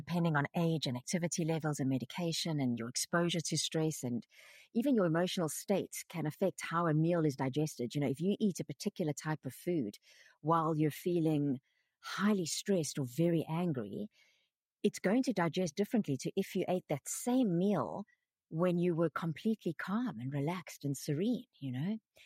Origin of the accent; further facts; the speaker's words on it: South Africa; born there; because of being French, so my entire family are French. I was born in South Africa because my parents went there